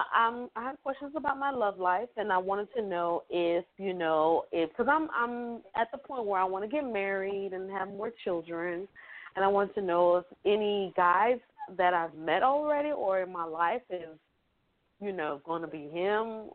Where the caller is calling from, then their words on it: Tampa, Florida, United States; I'm calling from Tampa, Florida.